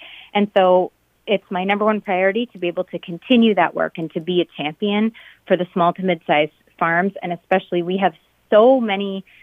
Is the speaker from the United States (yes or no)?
yes; Rochester, Minnesota, United States; now in Northfield, United States; I currently live in Northfield, Minnesota. I grew up in Rochester and went to college in Northfield, and then lived many places around the state, around the country